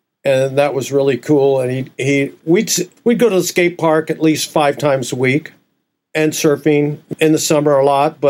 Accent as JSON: {"language": "English", "town": "Huntington Beach", "region": "California", "country": "United States", "tie": "born or raised there", "said": "Like I said, I grew up on Huntington Beach"}